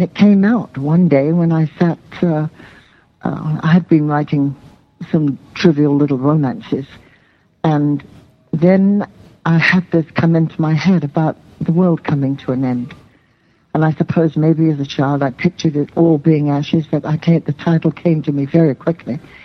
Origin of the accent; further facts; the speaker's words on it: London, United Kingdom; Well, I was raised in London during the Blitz, the war, World War II Blitz, and it was terrifying for 6 years.